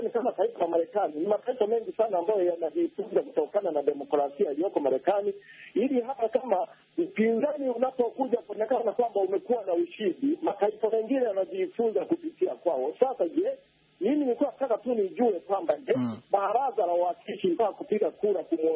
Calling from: Garissa, Garissa County, Kenya; Mimi nimetoka kutoka Garissa.

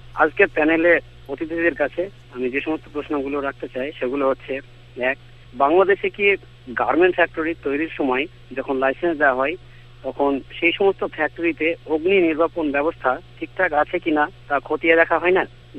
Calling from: West Bengal, India; আমি পশ্চিমবঙ্গের মুর্শিদাবাদ জেলা থেকে

